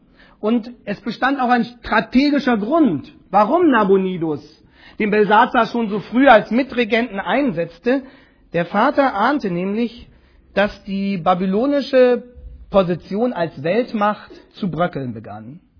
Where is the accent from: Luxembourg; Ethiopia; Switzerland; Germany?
Germany; Als Deutsche denken wir da natürlich sofort an die Nacht im November 1989.